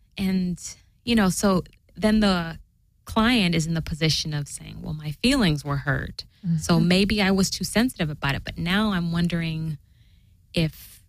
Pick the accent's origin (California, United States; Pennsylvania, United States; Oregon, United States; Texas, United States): Oregon, United States; Portland; And I say, well, I was raised in Portland, Oregon. And I was also born there.